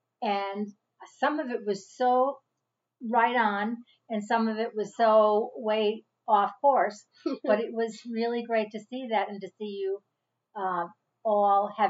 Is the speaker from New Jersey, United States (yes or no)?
no; Brooklyn, New York, United States; born there; I was born in Brooklyn, New York on October 18th, 1949.